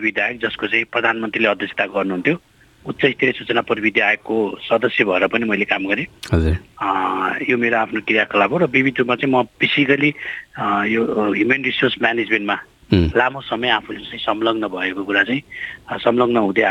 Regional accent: Chitwan, Bagmati, Nepal; मेरो घर चितवन हो

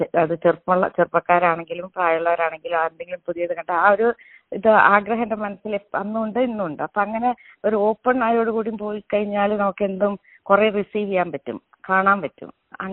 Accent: Guruvayur, Kerala, India; also born or lived in Tamil Nadu; ജന്മദേശം തമിഴ്നാടാണ്, എങ്കിലും വളർന്നതൊക്കെ കേരളത്തിലെ ഗുരുവായൂര്.

